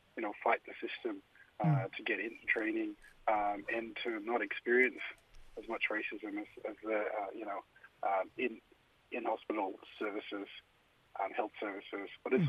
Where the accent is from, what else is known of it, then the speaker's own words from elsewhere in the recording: Thursday Island, Queensland, Australia; I grew up on Waibini on Thursday Island. My people are from the Eastern Islands there, Torres Strait. Miriam, Dorib, Erubam people of the East, and Wurundjeri people there of Cape York.